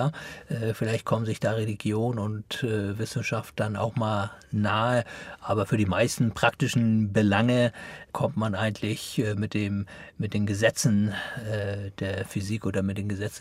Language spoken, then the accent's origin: German; Hamburg, Germany; Meine Brüder und ich, wir sind dann schon in Hamburg geboren, da zur Schule gegangen, haben studiert und ja, haben unseren Lebensmittelpunkt eben jetzt in Norddeutschland.